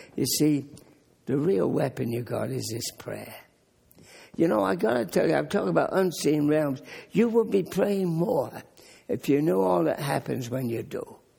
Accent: United Kingdom; I grew up in Britain in the Second World War. I was just young.

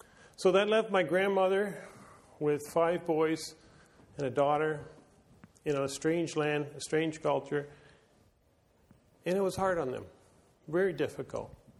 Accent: Canada; I was born in Canada. I'm thinking here. I want to. You can tell I'm not. Anyways, this is where I grew up

